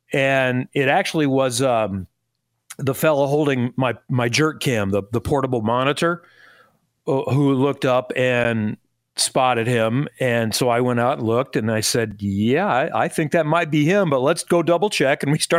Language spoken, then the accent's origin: English; Indiana, United States; So, I'm from the Ben Davis area. I'm not from Kokomo or Franklin or other parts. I grew up in a diverse background